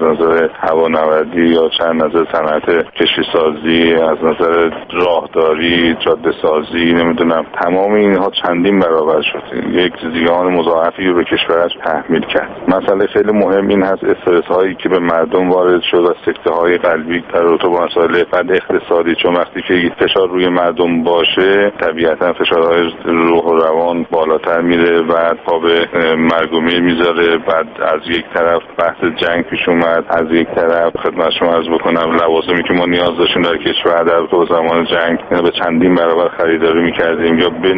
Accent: Iran; به عنوان یک ایرانی پوزش میخوام

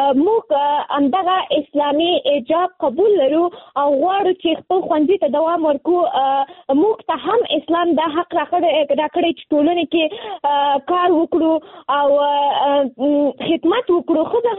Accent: Nangarhar, Afghanistan; now in Kabul, Afghanistan; ما د ننګرهار د ولایت نه فعلاً په کابل کې ژوند کوم

